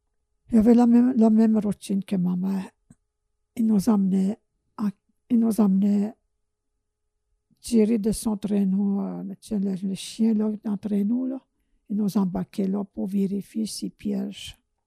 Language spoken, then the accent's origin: French; Tizagik, Quebec, Canada; J'étais natif de Tizagik. On était membre de Tizagik. On n'était pas membre de la bande ici au lac Simon. Je suis vraiment natif de Tizagik.